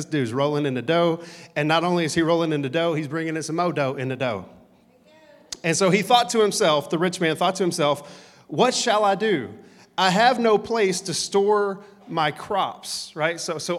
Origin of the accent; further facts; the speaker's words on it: United States; hey, look, we are American, and this is where we, you know, we live. This is our culture.